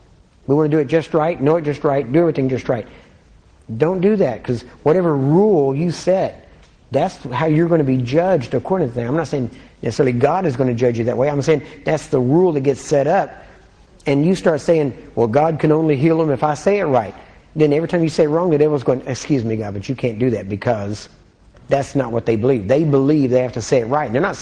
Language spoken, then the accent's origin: English; Texas, United States; accent: Texan; my native tongue is Texan. All right? Yeshua doesn't even hardly come out right. Okay? We're a little closer to the Greek because we're so close to Mexico.